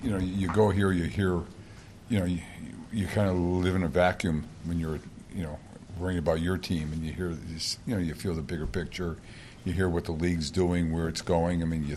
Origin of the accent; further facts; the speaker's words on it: Detroit, Michigan, United States; I didn't know him, even though we're both from Detroit.